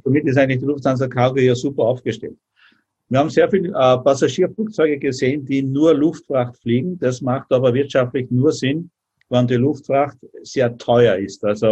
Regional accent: Austria; ich bin Österreicher, ne? Praktizierender Österreicher.

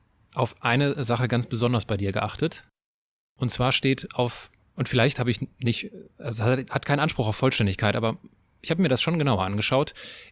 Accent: Altenkirchen, Rhineland-Palatinate, Germany; ich komme aus Altenkirchen.

